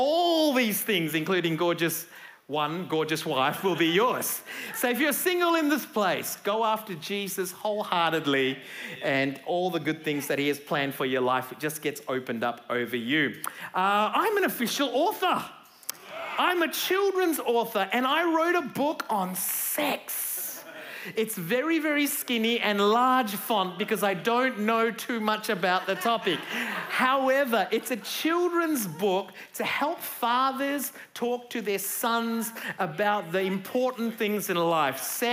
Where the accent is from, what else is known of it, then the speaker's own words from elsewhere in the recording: India; Now listen, I'm Indian, so I just want you to know we really believe in arranged marriages.